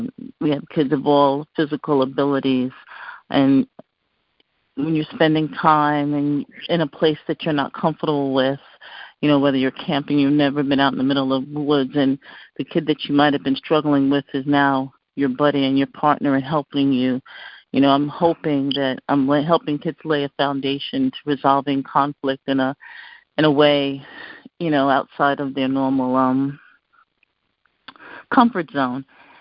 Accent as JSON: {"language": "English", "town": "New York City", "region": "New York", "country": "United States", "said": "I'm from Harlem, New York."}